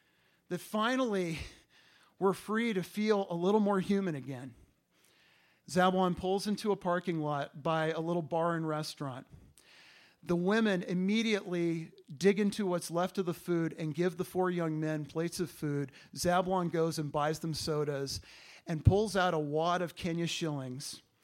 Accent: California, United States; I'm a Californian native

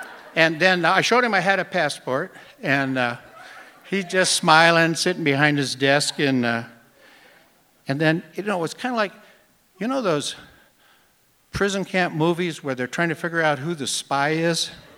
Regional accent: Missoula, Montana, United States; So I call up to Taipei, to that office, and I say, I'm from Missoula, Montana, and I'd like to come up and meet with Mr. Sam H.C. Chen.

